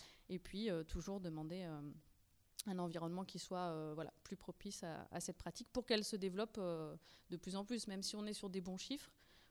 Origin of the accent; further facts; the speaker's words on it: Auvergne-Rhône-Alpes, France; now in Lyon, France; Non, je suis pas très loin. Je suis drômoise.